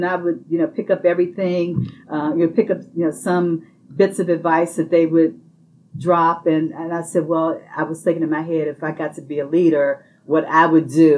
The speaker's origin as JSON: {"language": "English", "town": "Washington", "region": "District of Columbia", "country": "United States", "tie": "born or raised there", "said": "I'm a native Washingtonian, so I'm from Washington, D.C., and so I wasn't familiar with the water and wastewater utility that served Prince George's in Montgomery County, Maryland."}